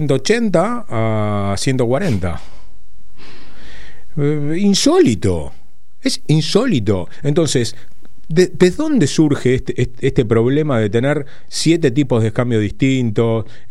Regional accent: Argentina; sobre todo porque somos argentinos y todos encontraríamos la vuelta.

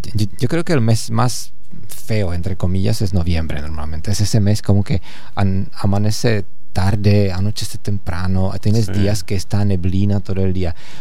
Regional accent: České Budějovice, South Bohemian Region, Czechia; Spanish is a second language; yo soy de allá, o sea, obviamente estoy muy, muy orgulloso de mi ciudad natal.

